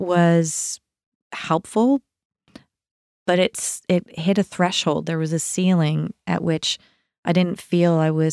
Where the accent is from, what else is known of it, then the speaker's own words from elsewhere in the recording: Port Medway, Nova Scotia, Canada; Yep. I grew up in Queens County in Port Medway.